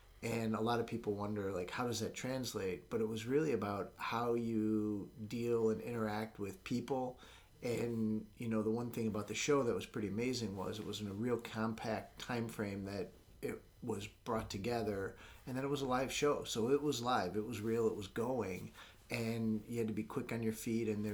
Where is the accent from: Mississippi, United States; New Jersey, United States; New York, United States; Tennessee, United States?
New York, United States; Buffalo; Well, I grew up in Buffalo